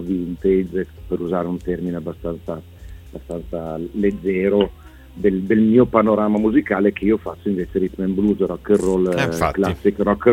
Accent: Cesena, Emilia-Romagna, Italy; Io sono di Cesena

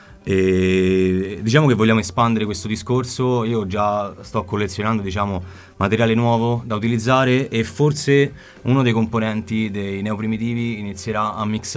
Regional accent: Rome, Lazio, Italy; io comunque so De Torpignattara, Pigneto.

